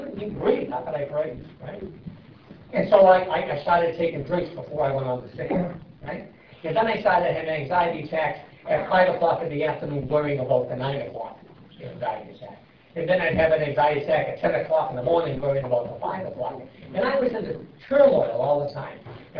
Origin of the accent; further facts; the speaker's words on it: Concord, New Hampshire, United States; I was brought up in New Hampshire, up in Concord, Claremont, up above there. Ultimately, I moved down to Watertown.